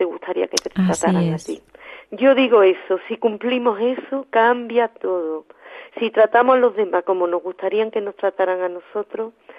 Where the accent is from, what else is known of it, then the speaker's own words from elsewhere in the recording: Coria del Río, Andalusia, Spain; es un pescado típico además de mi pueblo, de aquí de Coria del Río, que simplemente es un pez que se pesca aquí en el río